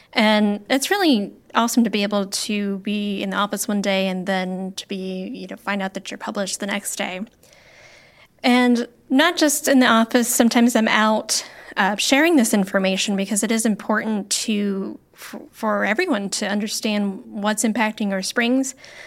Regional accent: Florida, United States; When I grew up in Florida, and I got to visit springs

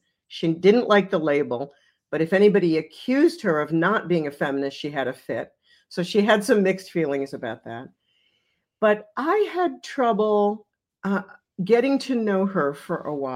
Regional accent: United States; Now, I'm an American. I'm a modern American. I'm a modern American feminist, and I'm a Jew.

